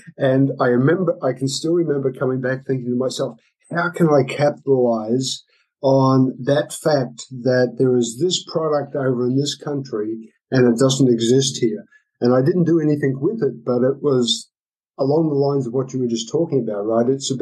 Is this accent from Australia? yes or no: yes; Australia; Growing up in Australia, I traveled to America quite early in my life.